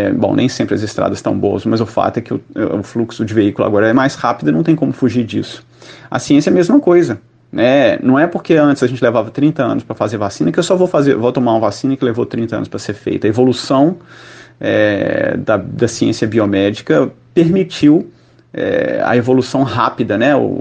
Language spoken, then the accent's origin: Portuguese; São João del Rei, Minas Gerais, Brazil; eu sou de São João del Rei, interior de Minas, né?